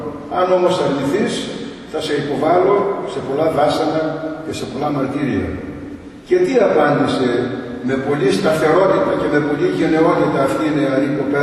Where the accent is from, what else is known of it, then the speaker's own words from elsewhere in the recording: Eastern Macedonia and Thrace, Greece; από μικρό παιδί μεγάλωσα στη Θράκη, σε ένα χωριό όπου ο ναός ήταν αφιερωμένος στην Αγία Παρασκευή